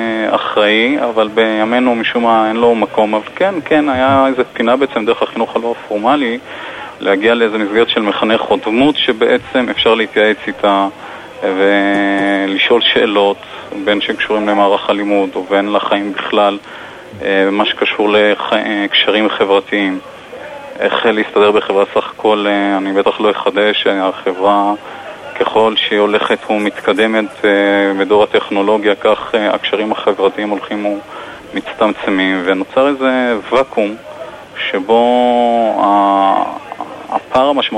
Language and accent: Hebrew; Tel Aviv, Tel Aviv District, Israel; אני מגיע מתל אביב.